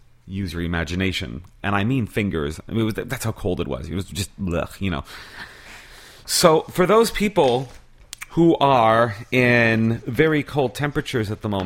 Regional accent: Montreal, Quebec, Canada; I'm originally from Montreal. And in Montreal, in the wintertime, I remember when I was growing up

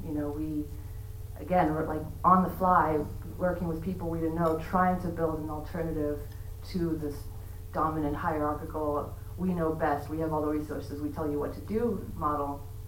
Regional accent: New York City, New York, United States; I'm from New York City.

